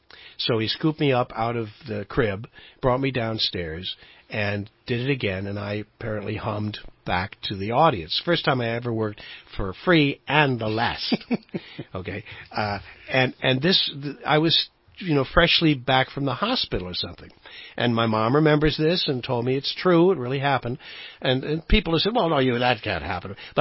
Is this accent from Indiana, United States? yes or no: yes; Indiana, United States; but it's also because I'm from the Midwest. And I'm from northern Indiana.